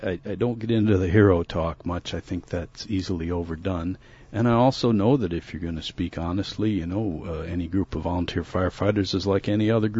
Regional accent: New Auburn, Wisconsin, United States; because I'm from New Auburn, Wisconsin? No, not at all. Matter of fact, when I moved back to New Auburn

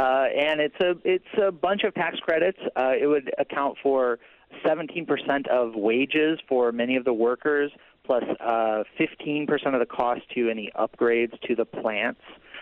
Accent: Milwaukee, Wisconsin, United States; I'm from Milwaukee. Why not? It seems like fun to me.

